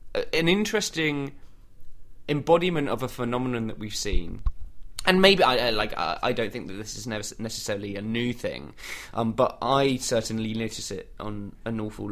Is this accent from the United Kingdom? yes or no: yes; United Kingdom; But what is worrying for me as a Brit is that.